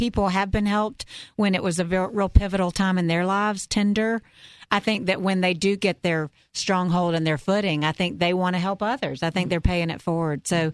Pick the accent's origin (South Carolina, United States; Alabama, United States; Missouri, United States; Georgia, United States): South Carolina, United States; Irmo; moved away as an adult; now in Charlotte, United States; I didn't grow up here. I grew up in Irmo, South Carolina, but I married a Charlotte boy.